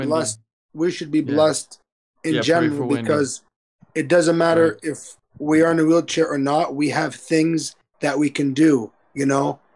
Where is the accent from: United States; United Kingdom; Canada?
Canada; London, Ontario; I'm from Canada, from London, Ontario, Canada.